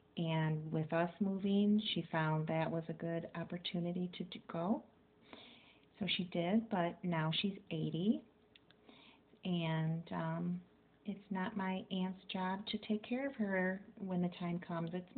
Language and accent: English; Waterford, United States; In Waterford.